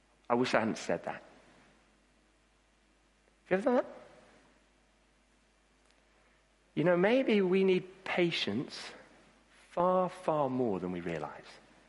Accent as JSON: {"language": "English", "country": "Kenya", "tie": "born or raised there", "said": "When I was growing up, I grew up in Kenya."}